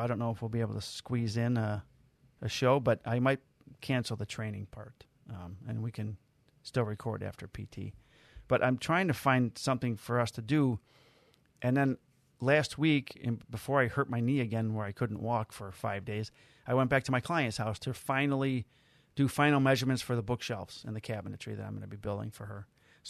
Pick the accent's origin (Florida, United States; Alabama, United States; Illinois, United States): Illinois, United States; Chicago; And one of them is which I grew up, it was in my hometown, I grew up going to like numerous times a week. And one is called Superdog, which is on the northwest side of Chicago.